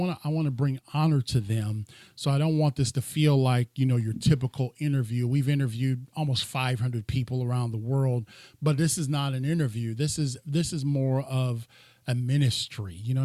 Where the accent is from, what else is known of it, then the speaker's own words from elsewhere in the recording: Ohio, United States; She's in my home state, Ohio.